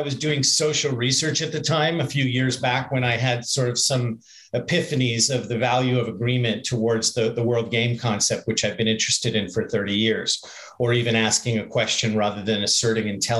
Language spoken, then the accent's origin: English; Canada; I'm Canadian, by the way